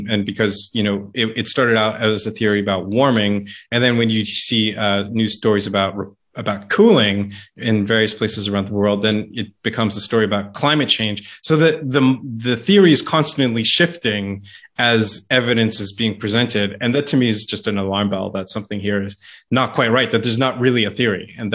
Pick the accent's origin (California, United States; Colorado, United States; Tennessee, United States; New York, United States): California, United States; San Diego; He was based out of a research institution where I grew up in California, a town in San Diego.